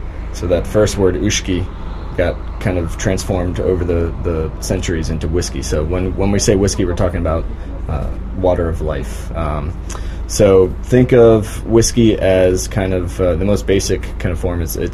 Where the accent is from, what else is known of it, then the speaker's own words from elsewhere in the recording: Fairfax County, Virginia, United States; now in Charlottesville, United States; I grew up right outside of D.C. in Northern Virginia, Fairfax County, and just moved to work with the distillery to Charlottesville about 3 years ago.